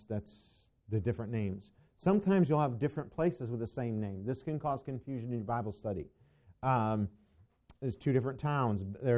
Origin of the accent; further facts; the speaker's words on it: Syracuse, Indiana, United States; I didn't grow up in Syracuse, New York. I grew up in Syracuse, Indiana.